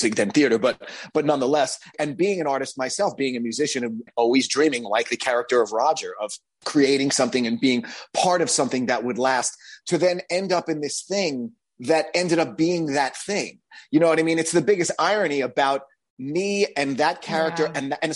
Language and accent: English; Long Island, New York, United States; Idina and I grew up together on Long Island.